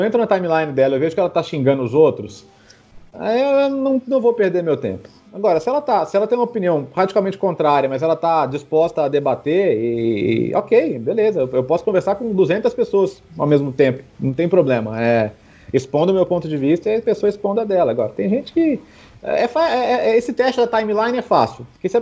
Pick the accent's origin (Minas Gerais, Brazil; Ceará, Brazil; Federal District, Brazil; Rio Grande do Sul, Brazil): Minas Gerais, Brazil; Belo Horizonte; Eu sou de BH. Na verdade, meu pai é de Poços de Caldas, né?